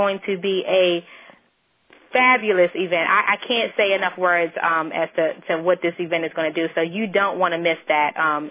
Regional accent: Washington, District of Columbia, United States; Then I'm back in my hometown, D.C., from the 20th to the 21st.

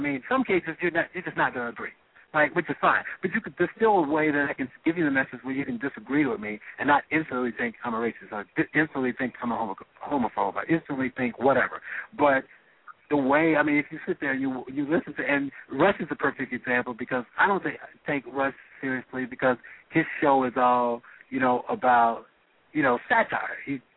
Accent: Gary, Indiana, United States; I grew up in Gary, Indiana, so and it's pretty much the same kind of background as most black people in Chicago on the South Side and West Side.

